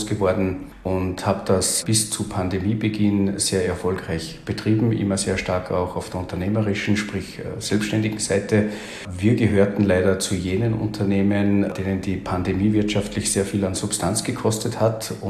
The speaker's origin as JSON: {"language": "German", "region": "Salzburg", "country": "Austria", "tie": "born there", "lives_now": "Carinthia, Austria", "said": "bei mir ist unschwer herauszuhören, dass ich Österreicher bin, gebürtiger Salzburger, jetzt aber in Kärnten lebe"}